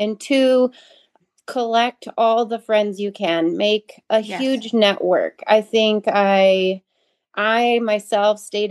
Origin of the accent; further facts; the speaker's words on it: Wisconsin, United States; I love what Jordan said, but I would add on, because I'm from Wisconsin, and yeah.